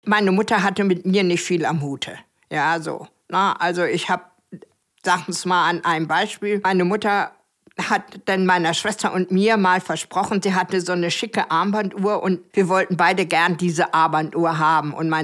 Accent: Lüneburg, Lower Saxony, Germany; also born or lived in Wrocław, Poland; Also ich bin in Breslau geboren

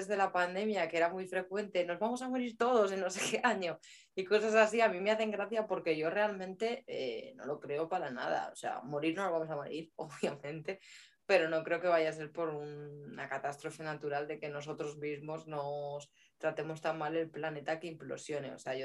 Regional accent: Guadalajara, Castilla-La Mancha, Spain; yo, por ejemplo, soy de Guadalajara, centro de España, al lado de Madrid

